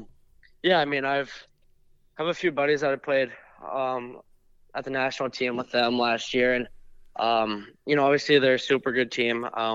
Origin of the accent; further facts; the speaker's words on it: Pittsburgh, Pennsylvania, United States; growing up in Pittsburgh, he was a guy that, I watched.